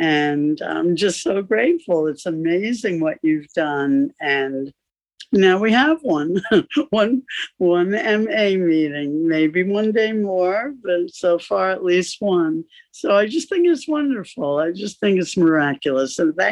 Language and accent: English; Manhattan, New York, United States; I'm so happy to see you all.